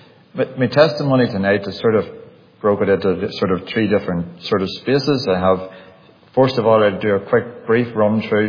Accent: Northern Ireland, United Kingdom; I was brought up in the Clocker Valley. I came into this world back in September 1972. Born to Wills and Lucinda, so before you all calculate, I'm still in my 40s, so still just, I'm the second eldest.

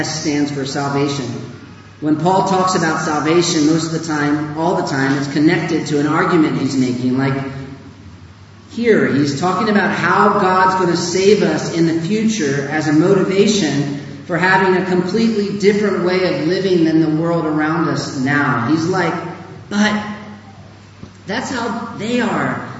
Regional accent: United States; now in South Africa; Imagine me changing my accent. I'm from America. I'm not South African.

